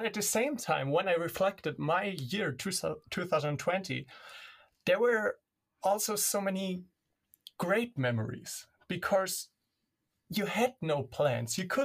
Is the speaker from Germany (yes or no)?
yes; Germany; English is a second language; Like I said in the first episode, I'm from Germany. My family still lives in Germany